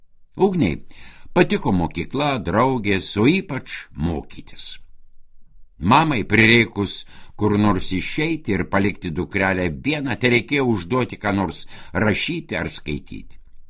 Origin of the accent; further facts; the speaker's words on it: Vilnius, Vilnius County, Lithuania; Pastarojoje augau, Antakalnis man gražiausias rudenį.